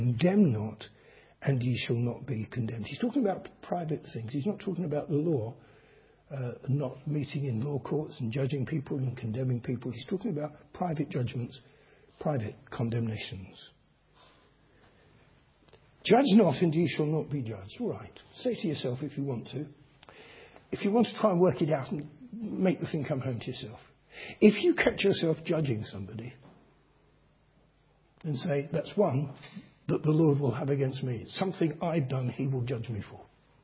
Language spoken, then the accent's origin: English; London, United Kingdom; it wasn't because I'd done anything apart from being a Londoner. And I suppose I was 9 at the time.